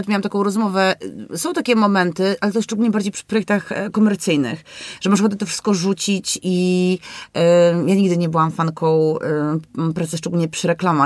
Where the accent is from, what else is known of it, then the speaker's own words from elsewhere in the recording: Lublin, Lublin Voivodeship, Poland; czy ja jestem z Lublina, nie?